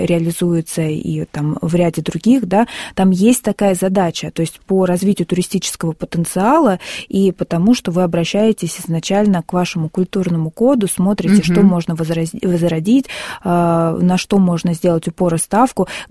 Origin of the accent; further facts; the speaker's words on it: Magadan, Magadan Oblast, Russia; born there; И я родилась в Магадане.